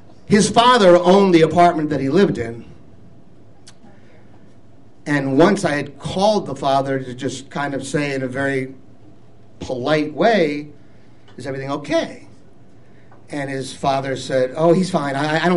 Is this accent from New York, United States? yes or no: yes; New York, United States; I mean, look, I'm from New York.